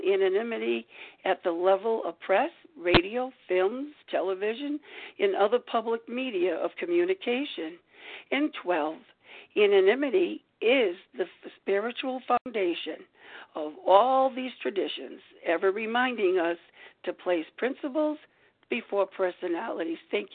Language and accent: English; Rhode Island, United States; I am from Rhode Island